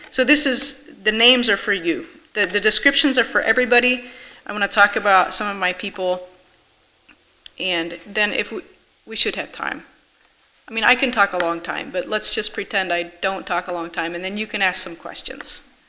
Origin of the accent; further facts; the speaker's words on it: United States; now in Dominican Republic; even though I am American, I grew up here, and I come back and forth every once in a while